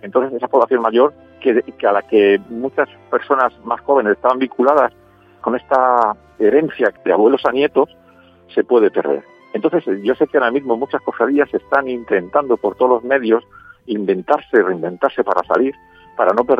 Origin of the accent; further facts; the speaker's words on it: Daimiel, Castilla-La Mancha, Spain; also born or lived in Madrid; Yo soy danieleño de origen. Aunque nací anecdóticamente en Madrid, pero bueno, mis padres y mis abuelos son de Daimiel y de ahí me viene pues todo